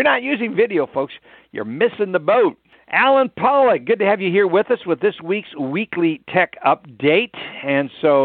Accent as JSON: {"language": "English", "region": "Minnesota", "country": "United States", "tie": "born or raised there", "said": "Gosh, I grew up in Minnesota, so I understand those late, early spring kind of snow flurries that happen."}